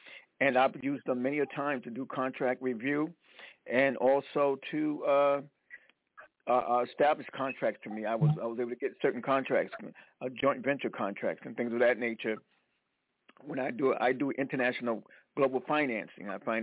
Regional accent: South Carolina, United States; Now, I'm from South Carolina. Everybody know I'm a sharecropper, son from South Carolina.

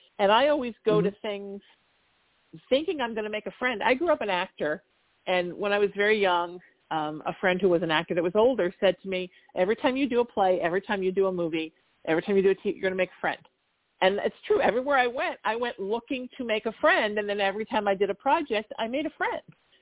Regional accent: California, United States; I'm so lucky that I grew up in Southern California, but in all honesty, I grew up in Orange County in the 80s

